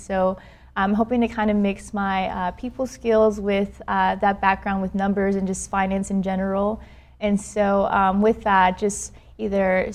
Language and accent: English; Houston, Texas, United States; I'm from Houston, Texas, born and raised.